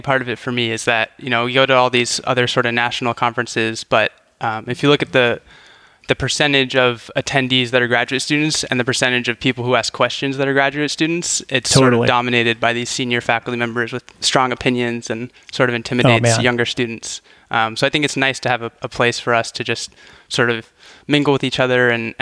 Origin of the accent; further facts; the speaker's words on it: San Francisco, California, United States; So I'm actually from San Francisco, from Cow Hollow, so right by the Golden Gate.